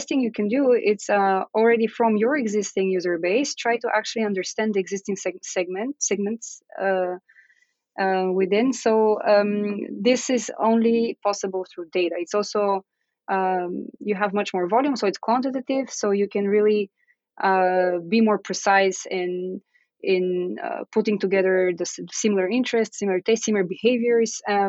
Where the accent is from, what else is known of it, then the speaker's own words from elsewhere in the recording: Bulgaria; moved away; I'm originally from Bulgaria.